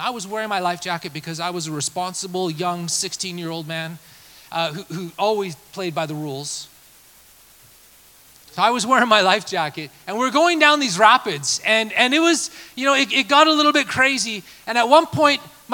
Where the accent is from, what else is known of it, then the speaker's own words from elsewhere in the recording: Canada; I grew up in the Rocky Mountains of Canada.